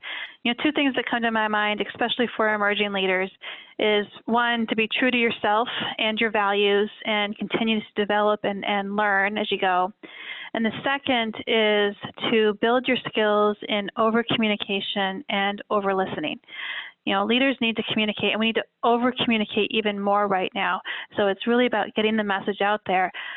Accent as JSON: {"language": "English", "region": "Iowa", "country": "United States", "tie": "born or raised there", "said": "I was born and raised actually in Iowa, and now I'm very pleased to spend the last half of my year in Michigan with my family."}